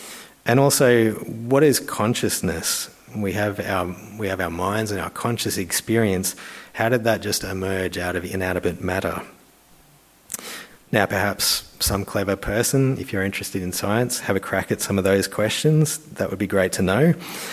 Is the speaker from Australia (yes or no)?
yes; Australia; we need to try and read it like an ancient Israelite and not come to it as an Australian from 2026 with our sort of modern ideas and modern questions.